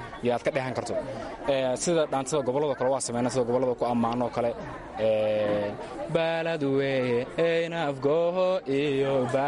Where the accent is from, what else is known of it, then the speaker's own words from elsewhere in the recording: Somali Region, Ethiopia; waxaan ka soo jeedaa gobolka yaani afdheer